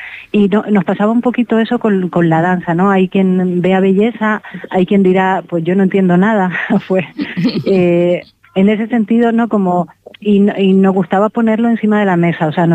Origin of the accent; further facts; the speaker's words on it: Canary Islands, Spain; Yo soy de Gran Canaria.